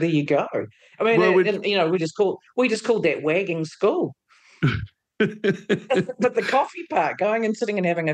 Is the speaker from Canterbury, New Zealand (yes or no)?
no; Whanganui, Manawatū-Whanganui, New Zealand; Well, I grew up in Whanganui, of all places, in the North Island on the West Coast, born into a farming family.